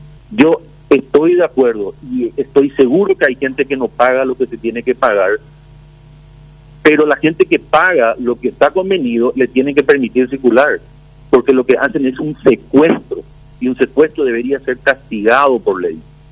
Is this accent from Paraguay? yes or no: yes; Itapúa, Paraguay; Nosotros somos de Itapúa, nosotros transportamos alimentos balanceados, granos para nuestros pollos, para nuestros cerdos